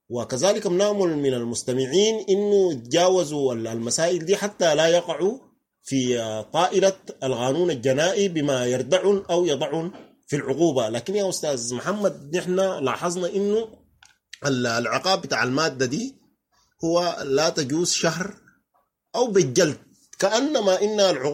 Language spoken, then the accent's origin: Arabic; Sudan; عندنا في السودان هنا بيقول لك سب له الدين مثلا